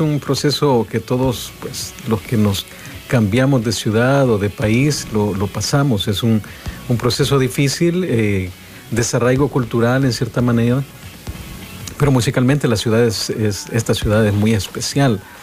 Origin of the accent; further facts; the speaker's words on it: El Salvador; now in Austin, United States; yo soy salvadoreño, emigré a los Estados Unidos en el año 2002, entonces estamos aquí en la capital de Texas, en la ciudad de Austin, ya desde hace pues sobre 20 años.